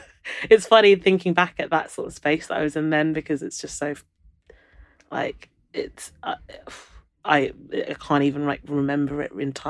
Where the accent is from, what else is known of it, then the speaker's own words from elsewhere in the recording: London, United Kingdom; growing up in London and having a, you know, fairly urban cosmopolitan type surrounding